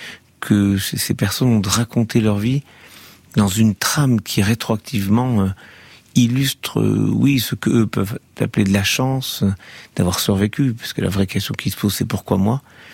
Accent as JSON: {"language": "French", "country": "France", "said": "Je suis français"}